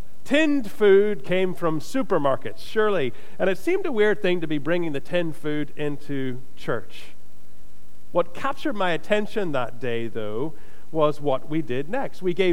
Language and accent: English; Florida, United States; I grew up at the beach. I grew up in Florida. I grew up at Florida and the beach, and there were not many farms nearby to where I grew up.